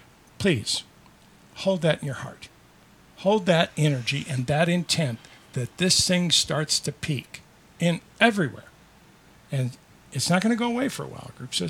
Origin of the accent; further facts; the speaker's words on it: Las Vegas, Nevada, United States; We're from Las Vegas